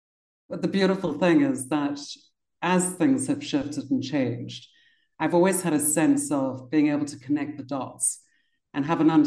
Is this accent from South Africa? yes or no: yes; Cape Town, Western Cape, South Africa; also born or lived in London; My parents are from the UK, and I was born in Cape Town. And I got to grow up in this magical continent.